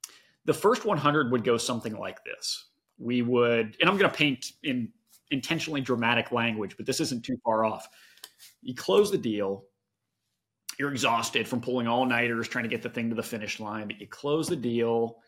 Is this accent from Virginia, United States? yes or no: no; Cincinnati, Ohio, United States; So to take you way back quickly, just for context, I'm a Midwesterner born and bred, grew up in Cincinnati, Ohio.